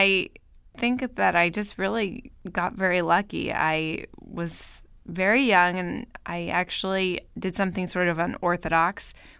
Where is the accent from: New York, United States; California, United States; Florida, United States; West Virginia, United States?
California, United States; moved away as an adult; now in Paris, France; it was a pretty far-out dream to have growing up in the Bay Area.